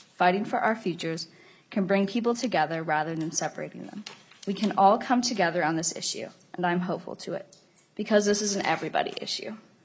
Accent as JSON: {"language": "English", "town": "Shoreview", "region": "Minnesota", "country": "United States", "said": "I'm 15, and I'm from Shoreview, Minnesota."}